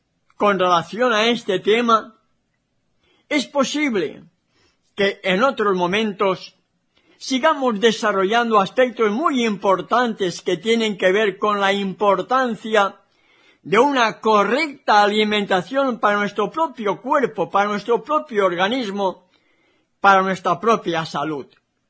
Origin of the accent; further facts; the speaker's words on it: Benaguasil, Valencian Community, Spain; Yo recuerdo en mi infancia, en el pueblo donde yo nací, Benaguasil, la gran mayoría eran todos agricultores y ganaderos